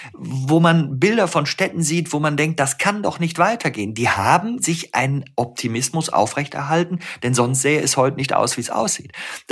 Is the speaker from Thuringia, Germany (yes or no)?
no; North Rhine-Westphalia, Germany; born there; ich bin ja Rheinländer, ich bin im Rheinland geboren, ich habe so eine positive Grundhaltung.